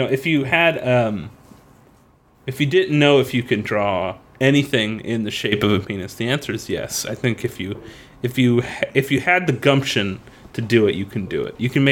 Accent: Florida, United States; That's what I've heard every, like, growing up in Florida, that's always what I heard.

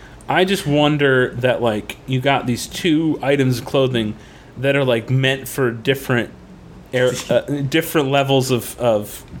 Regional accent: Florida, United States; And growing up in Florida, you kind of have to... You just naturally become a decent swimmer.

